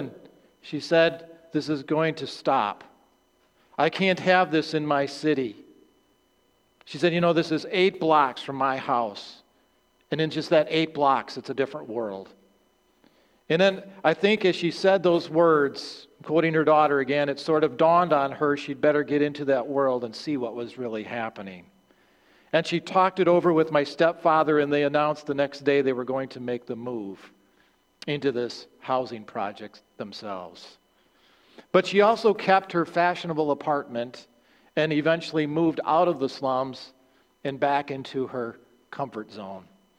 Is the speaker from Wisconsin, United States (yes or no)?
yes; Union Grove, Wisconsin, United States; I grew up in Union Grove and I always heard about